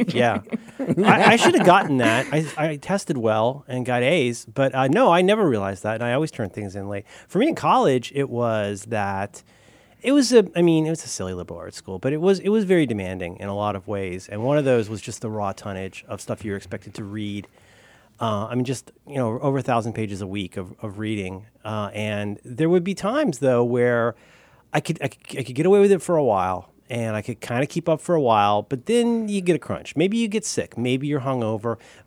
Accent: Florida, United States; And I was a kid from Central Florida who was a dipshit.

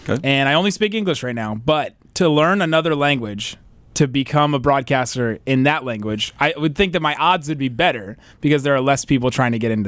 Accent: Cincinnati, Ohio, United States; I'm from Cincinnati

